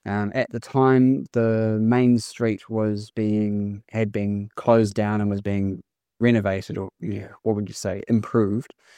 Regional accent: Dunedin, Otago, New Zealand; So I grew up in Dunedin and studied at Otago, did a commerce degree.

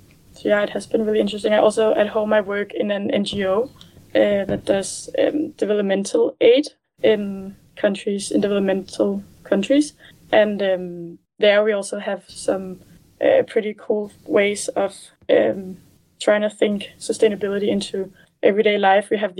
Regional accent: Capital Region of Denmark, Denmark; English is a second language; I grew up in Denmark in a city close to Copenhagen, a little bit north of it, called Holden, which was very nice, and I think it was a very safe upbringing in a very nice city where there's the forests and lakes

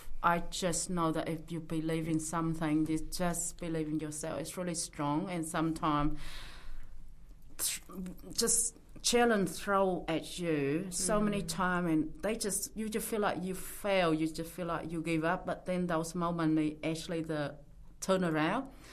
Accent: Christchurch, Canterbury, New Zealand; And we're from Christchurch, and we just took that risk

